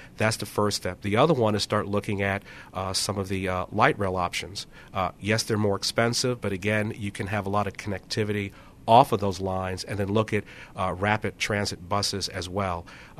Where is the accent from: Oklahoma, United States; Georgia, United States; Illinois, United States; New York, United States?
New York, United States; also born or lived in Washington; I grew up in New York, worked in Washington, and for most of my life I did not drive to work.